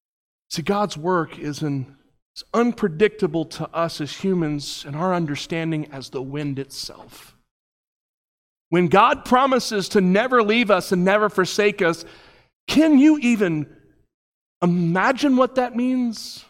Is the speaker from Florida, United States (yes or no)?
yes; Florida, United States; we grew up in South Florida, in the middle of the most dangerous place in the country at that point.